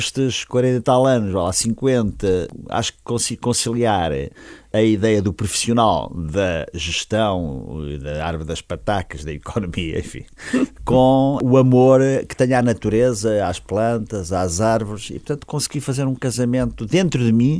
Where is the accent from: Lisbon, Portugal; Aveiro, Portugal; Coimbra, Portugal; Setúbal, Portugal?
Aveiro, Portugal; Ilha; Sou já um septuagenário, sou natural de Ilha, distrito de Aveiro